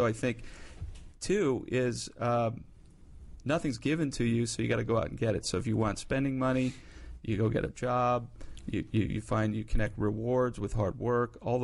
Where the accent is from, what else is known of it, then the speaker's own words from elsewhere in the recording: Iowa, United States; The great thing about growing up in Iowa for my brother and I is we played everything.